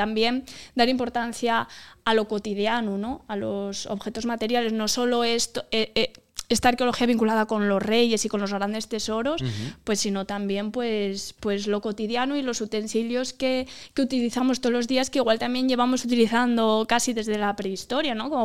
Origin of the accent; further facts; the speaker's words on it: Asturias, Spain; yo creo que también como asturianos, pues también tenemos que tener esto como presente